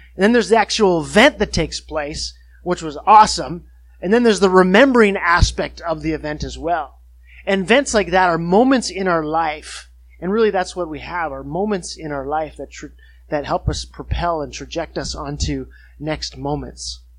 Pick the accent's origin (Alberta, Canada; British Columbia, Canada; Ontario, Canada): British Columbia, Canada; Kitimat; I was born in February. We lived up northwest BC in Kitimat.